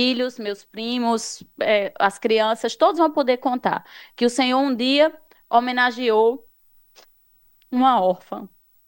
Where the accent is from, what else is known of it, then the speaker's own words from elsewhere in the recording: Campina Grande, Paraíba, Brazil; born there; Eu sou nascida em Campina Grande